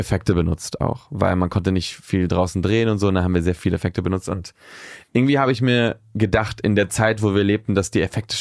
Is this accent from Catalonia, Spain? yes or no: yes; Barcelona, Catalonia, Spain; Das war halt in der Costa Brava, da wo ich auch aufgewachsen bin in Spanien, in Barcelona.